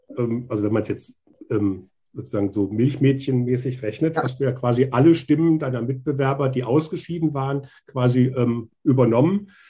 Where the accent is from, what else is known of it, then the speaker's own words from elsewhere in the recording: Hesse, Germany; Also ich komme selber auch aus Nordhessen ursprünglich, kenne daher sozusagen das rote Nordhessen